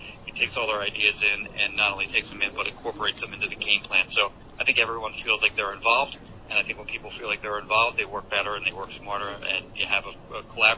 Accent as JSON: {"language": "English", "region": "New Jersey", "country": "United States", "said": "it was in negative temperatures. So it was cold, and I'm from New Jersey, so it's not like I'm completely, you know, ignorant to cold weather. We have it there too."}